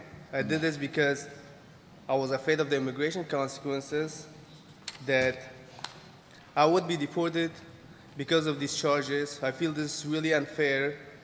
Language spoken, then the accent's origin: English; Afghanistan; English is a second language; moved away as an adult; now in United States; I'm from Afghanistan. I came here 2 years ago as a political asylum.